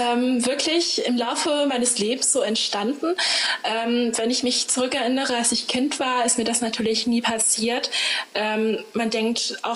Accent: Germany; Ich bin eigentlich Deutsche, aber ich würde am liebsten das eigentlich weglassen, denn ich bin hier aufgewachsen

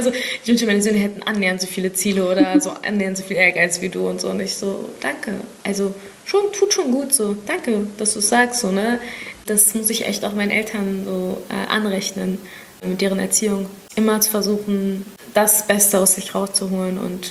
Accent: Berlin, Germany; Ich bin Berlinerin. Ich fühle mich nicht als Berlinerin und fühle mich ägyptisch. Aber, und jetzt kommt das ganz große Aber, jeder Deutsche muss mich als Deutsche sehen, so, ne? Weil ich lebe hier

